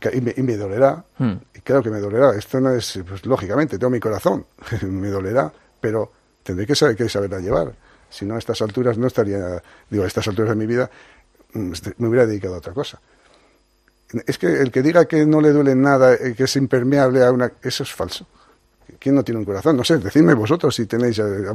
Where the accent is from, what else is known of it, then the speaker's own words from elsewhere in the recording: Haro, La Rioja, Spain; yo he ido a mi pueblo, a Haro, lo voy a decir, que ya lo sabéis que soy de Haro.